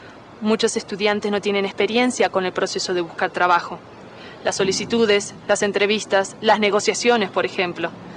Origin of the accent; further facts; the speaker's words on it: Uruguay; now in Mexico; Vengo de Uruguay, pero vivo en México.